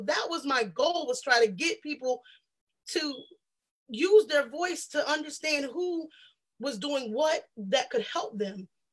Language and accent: English; South Carolina, United States; I realized that I'm used to it because I'm from South Carolina.